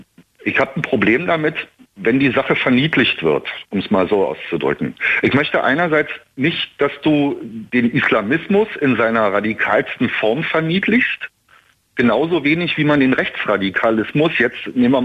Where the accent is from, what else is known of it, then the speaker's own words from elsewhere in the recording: Berlin, Germany; zumindest ich kann das jetzt nur als Berliner sagen